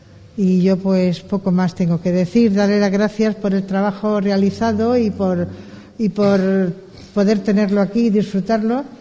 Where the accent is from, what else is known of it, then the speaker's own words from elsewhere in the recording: Cartagena, Bolívar, Colombia; todos los que somos cartageneros hemos vivido todo esto que estábamos viendo